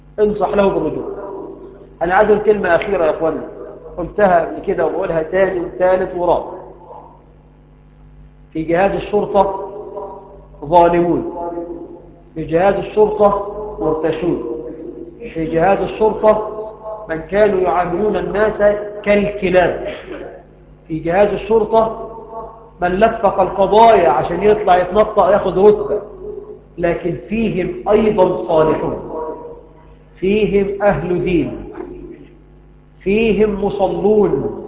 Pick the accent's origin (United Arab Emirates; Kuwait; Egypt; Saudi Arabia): Egypt; بلدنا مصر